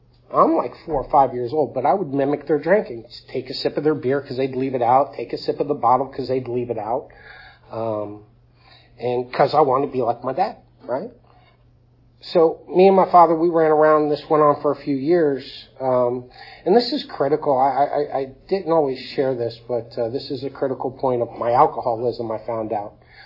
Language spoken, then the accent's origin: English; Hialeah, Florida, United States; So I was born in South Florida, Hialeah. I don't speak Spanish. I grew up there.